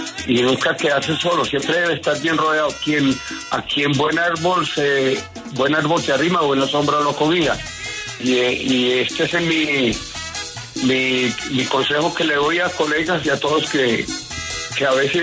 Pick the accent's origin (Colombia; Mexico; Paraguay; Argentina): Colombia; sabemos que somos colombianos y que esto es nuestro folclor, esto es nuestra música